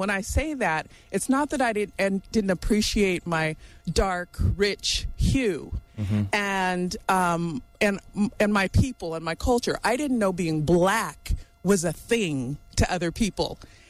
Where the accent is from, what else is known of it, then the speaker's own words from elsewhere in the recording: Chico, California, United States; So I was born in Chico, California in 1961 and have lived here my entire life. In fact, my siblings and I all went preschool through university in our hometown with degrees.